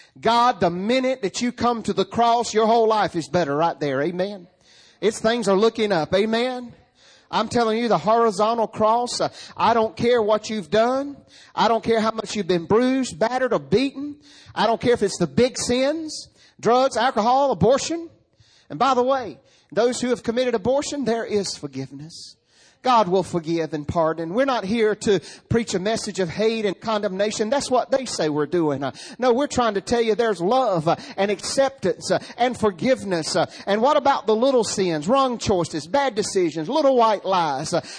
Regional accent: North Carolina, United States; I'm telling you, I'm from Eastern North Carolina and proud of it.

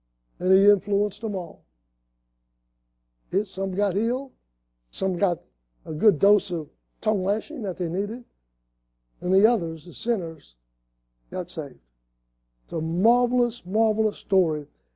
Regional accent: Slidell, Louisiana, United States; They said, where you from? I said, we're from Slidell.

